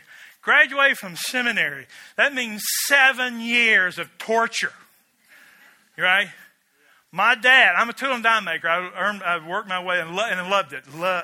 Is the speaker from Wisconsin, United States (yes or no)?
yes; Wisconsin, United States; And yet I'm a bald-headed boy from Barron County